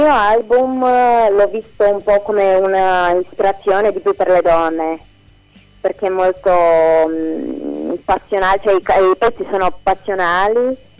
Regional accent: Romania; No, no, sono rumena di origine.

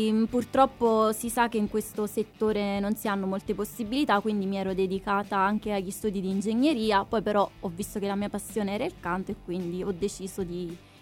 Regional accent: Benevento, Campania, Italy; Vengo da Benevento.

